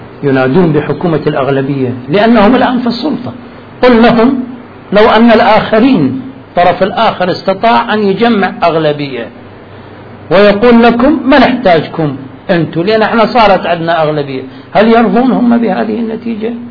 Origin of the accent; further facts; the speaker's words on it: Iraq; أنا إنسان عراقي أريد أتعين، أريد أعيش، وهذا حقي كمواطن عراقي.